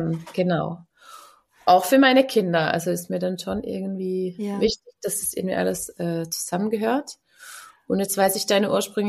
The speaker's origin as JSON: {"language": "German", "country": "Switzerland", "said": "ich komme ja aus der Schweiz und wohne auch hier"}